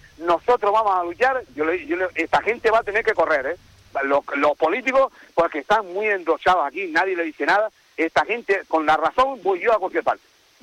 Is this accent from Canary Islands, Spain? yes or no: yes; Canary Islands, Spain; Nosotros somos canarios o no somos canarios.